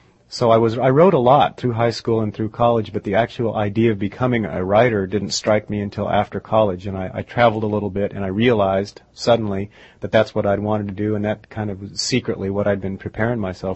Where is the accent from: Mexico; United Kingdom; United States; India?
United States; Tustin, California; I grew up in Tustin, which is a little suburban town south of L.A., about 40 miles, and I went to public schools there.